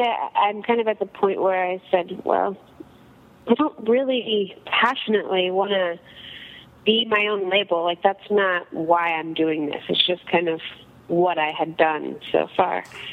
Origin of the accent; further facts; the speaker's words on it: United States; I haven't spent that much time in Europe, so it's interesting to experience it as an American for the first time in a lot of places